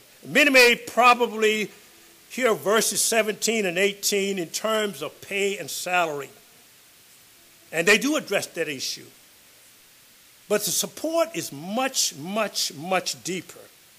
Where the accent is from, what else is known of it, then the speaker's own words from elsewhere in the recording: Virginia, United States; And by the way, I'm a Virginian. I'm born and raised in Virginia.